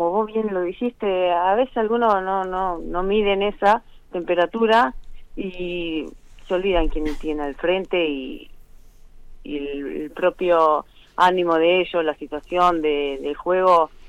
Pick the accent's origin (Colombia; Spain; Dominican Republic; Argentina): Argentina; Labordeboy, Santa Fe; De La Bordegoy, provincia de Santa Fe, a ciento más o menos 40 kilómetros de Rosario, al sur.